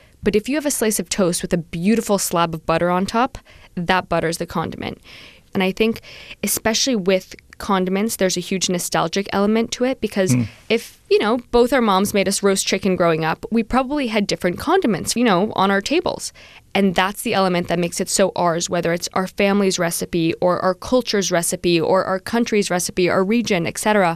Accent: Los Angeles, California, United States; moved away as an adult; also born or lived in Prague / London; You know, I sound like this. I'm American. I grew up in Los Angeles, but my family's French. My mom is also Greek-American. So I've traveled a lot growing up.

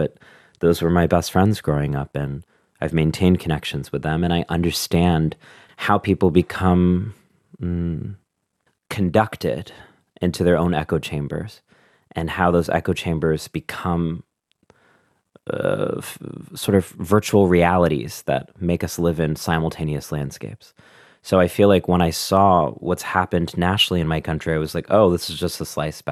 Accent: New York City, New York, United States; People are very relaxed, and I'm such a New Yorker.

